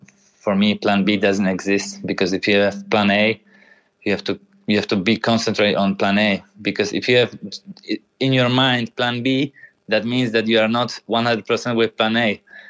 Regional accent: Poland; English is a second language; I have also everything in Poland, in my hometown, so I don't need to move at that moment.

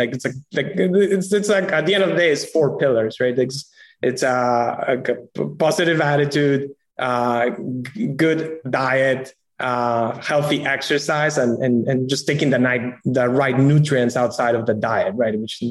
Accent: Peru; now in United States; I'm originally from Peru, had the fortunate circumstance that and the opportunity to actually work in the United States for my entire professional career.

